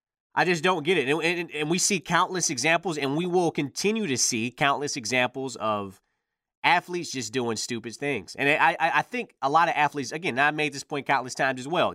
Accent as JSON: {"language": "English", "town": "Detroit", "region": "Michigan", "country": "United States", "tie": "born or raised there", "said": "especially from my hometown of Detroit, a young African-American male"}